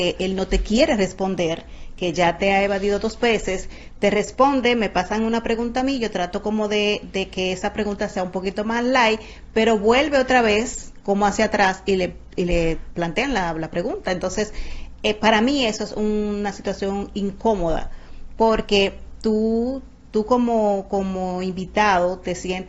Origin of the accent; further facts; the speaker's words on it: Salcedo, Hermanas Mirabal, Dominican Republic; yo soy de Salcedo